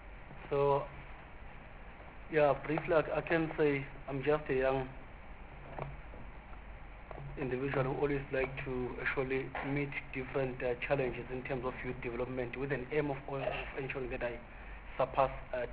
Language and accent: English; KwaMashu, KwaZulu-Natal, South Africa; I'm coming from Durban. I was born and bred in Kwamashu.